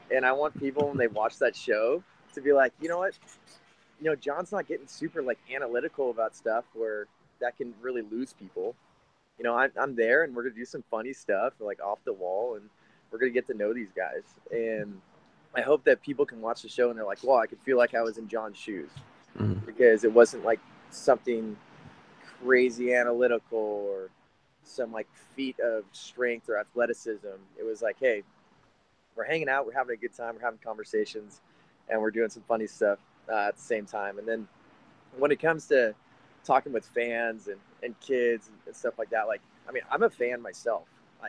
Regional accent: Walnut Creek, California, United States; also born or lived in Sacramento; So I was born in Walnut Creek, lived here the first 9 years of my life, and then moved up to Sacramento.

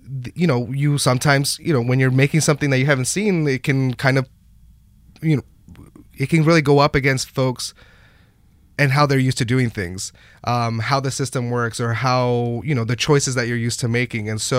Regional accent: Bakersfield, California, United States; And I grew up in Bakersfield, which is a desert city outside

